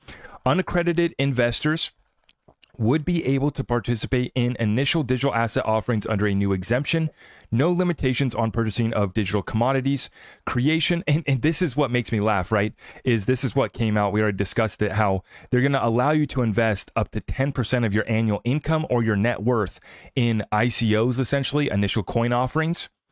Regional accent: United States; To me, it offends me as an American, right?

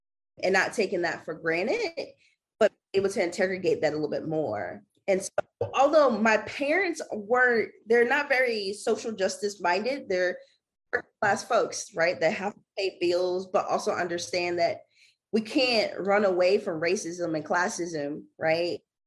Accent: Florida, United States; So I grew up in South Florida, which I always say I didn't, we have everything, every person, right?

